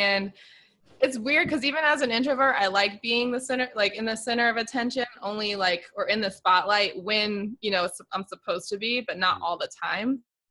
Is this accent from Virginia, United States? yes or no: yes; Virginia Beach, Virginia, United States; We were high school sweethearts. We're originally from Virginia Beach and we met on MySpace.